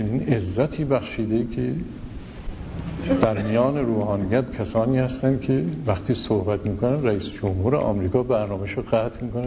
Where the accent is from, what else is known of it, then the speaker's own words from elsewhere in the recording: Yazd, Iran; ما تو شهر خودمون خبر داریم، یکی از مدارس شهر یزد ما